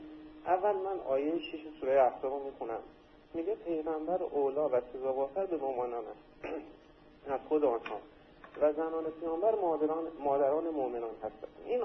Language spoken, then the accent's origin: Persian; Isfahan, Iran; من بچه اصفهانم ولی زمان دانشجویی کرمانشاه بودم.